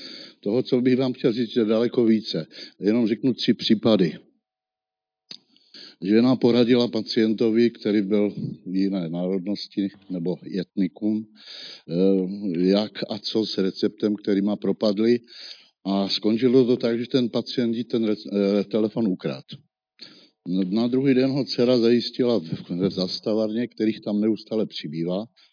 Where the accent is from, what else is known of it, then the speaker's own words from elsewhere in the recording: Ostrava, Moravian-Silesian Region, Czechia; jako občan Přívozu, protože Přívoz a vůbec Ostrava mi přirostla k srdci. Já jsem Ostravák do morku kosti.